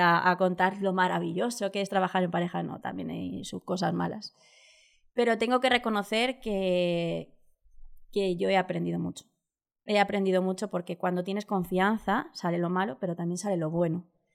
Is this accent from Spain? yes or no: yes; Alicante, Valencian Community, Spain; Soy de Alicante, mi familia toda es de Murcia, soy la única alicantina borrachifina, como dicen aquí en Alicante.